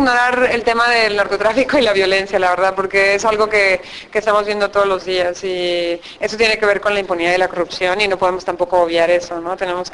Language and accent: Spanish; Mexico; lo que nos toca como mexicanos es conectarnos entre nosotros y encontrar nuestras similitudes.